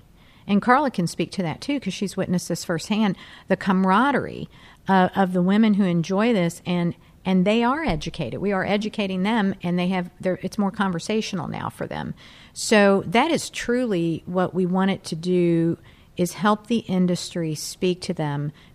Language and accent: English; Kentucky, United States; And it was so normal to me growing up in Kentucky.